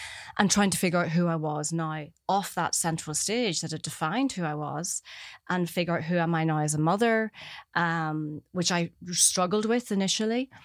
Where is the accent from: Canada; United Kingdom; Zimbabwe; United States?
United Kingdom; Belfast, Northern Ireland; growing up in the 70s, 80s, Belfast